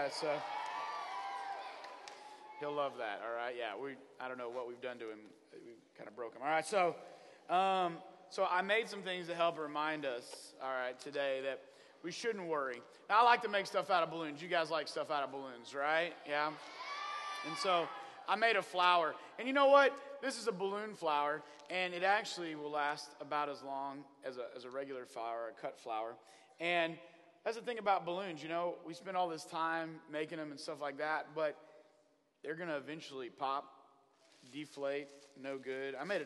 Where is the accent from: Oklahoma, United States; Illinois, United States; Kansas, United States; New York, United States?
Oklahoma, United States; Now, I'm from Oklahoma, and we have cactus that grows on our place.